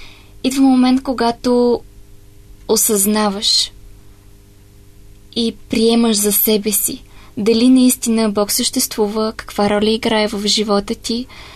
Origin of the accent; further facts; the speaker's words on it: Pernik, Pernik Province, Bulgaria; now in Sofia, Bulgaria; По принцип съм от Перник, но следвам в София, икономика.